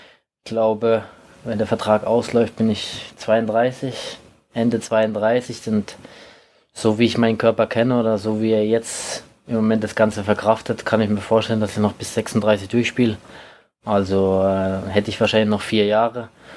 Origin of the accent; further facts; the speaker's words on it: Karlsruhe, Baden-Württemberg, Germany; im Pokalspiel war es in Karlsruhe, auch noch zufällig in Karlsruhe, in meiner Heimat.